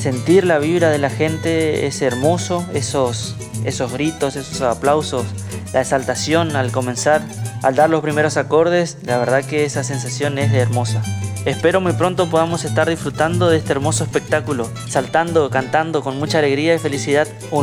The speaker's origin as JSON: {"language": "Spanish", "town": "Paso de los Libres", "region": "Corrientes", "country": "Argentina", "said": "de Paso de los Libres Corrientes. Soy músico, multiinstrumentista y productor musical."}